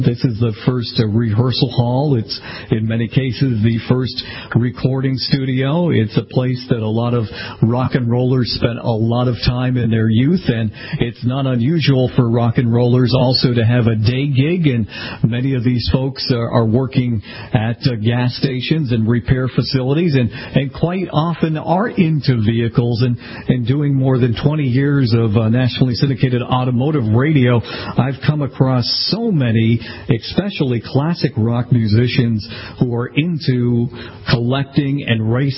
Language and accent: English; Boston, Massachusetts, United States; Certainly growing up in the Boston area … was always huge